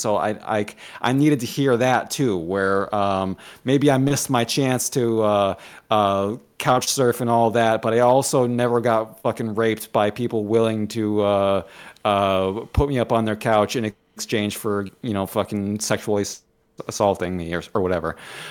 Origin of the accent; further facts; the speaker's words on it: Massachusetts, United States; so we grew up in Western Mass, and … had noise shows like all the time in Amherst and stuff like that.